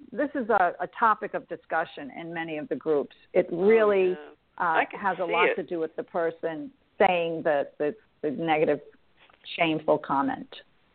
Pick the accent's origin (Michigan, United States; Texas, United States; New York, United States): New York, United States; New York City; moved away as an adult; I grew up in New York City. I was there my entire life.